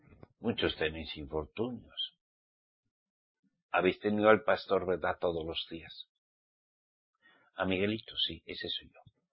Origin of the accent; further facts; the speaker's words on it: Spain; born there; Yo hablo español. Mi español no es latino, es español. Nací en España.